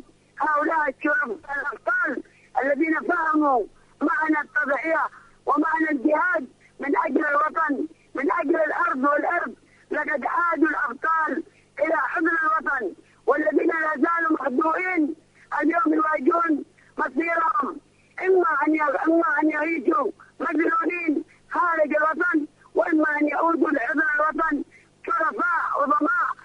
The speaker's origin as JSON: {"language": "Arabic", "country": "Yemen", "said": "اليوم يخجلني ويأسمني كيمني"}